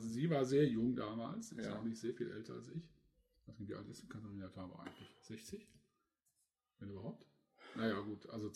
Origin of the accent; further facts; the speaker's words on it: Eifel, Germany; also ich komme ja aus dem Eifelteil, der eher diesen Kölner Einfluss hat